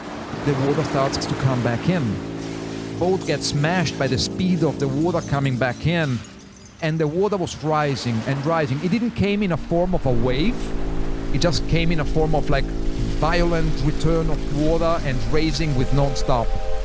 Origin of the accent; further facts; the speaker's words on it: Italy; also born or lived in Austria; Well, I am Austrian. I was made in Austria. I was born in Austria. 1986. That's when my mom decided to pack all her stuff and move to Italy with my brother, who was 3 years old at the time. I was 6 years old.